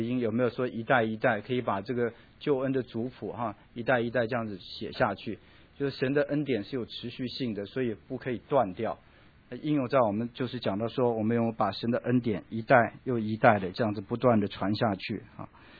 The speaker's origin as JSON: {"language": "Chinese", "country": "China", "said": "我们中国人这个就是猜测了哈"}